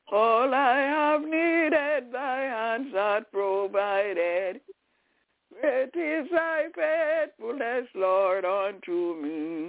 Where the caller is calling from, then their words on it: Albany, New York, United States; I'm calling from Albany, New York.